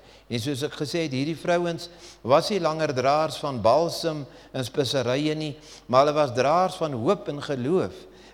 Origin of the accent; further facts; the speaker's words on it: Bloemfontein, Free State, South Africa; born there; Afrikaans is a second language; Nou, my Engels is nie baie goed nie, ek is hier in Bloemfontein gebore.